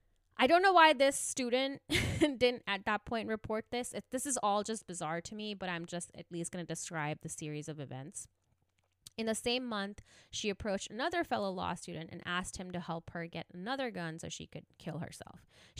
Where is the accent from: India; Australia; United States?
India; Anu is Indian, and being Indian myself, I know we're sort of behind on like mental health progress.